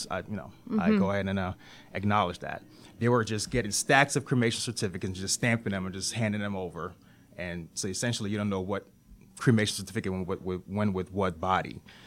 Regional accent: Liberia; now in United States; My uncle was a senator. I'm from Liberia, so he's the president of the Senate back there.

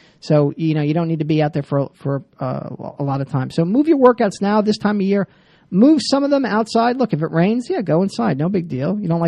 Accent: New Jersey, United States; I never saw that growing up in New Jersey ever.

